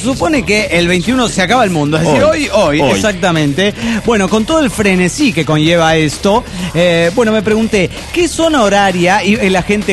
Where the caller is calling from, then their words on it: Heredia, Costa Rica; de Heredia, Costa Rica.